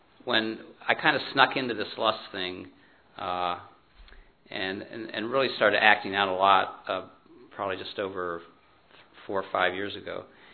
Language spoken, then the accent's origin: English; Cincinnati, Ohio, United States; I'm from Cincinnati.